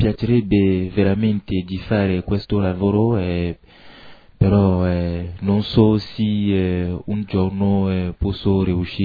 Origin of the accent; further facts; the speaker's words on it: Togo; now in Italy; Certo, quando la situazione cambia, vado nel mio paese, però adesso sono qui in Italia e penso di rimanere qui.